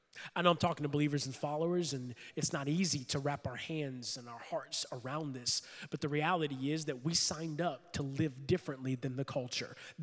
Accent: Florida, United States; I'm from Florida. Forgive me if that's not proper to say in Michigan, okay?

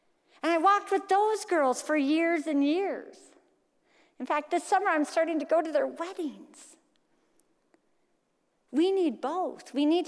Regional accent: Iowa, United States; because we're from Iowa and we didn't know you're not supposed to eat all the snacks.

